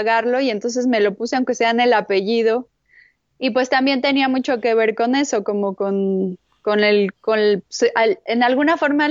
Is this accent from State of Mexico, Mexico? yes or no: yes; Tlalnepantla, State of Mexico, Mexico; now in Veracruz, Mexico; Sí, yo soy de Tlanepantla